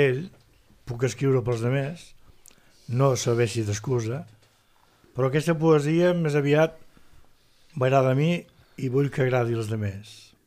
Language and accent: Catalan; Reus, Catalonia, Spain; Bueno, com que soc de Reus...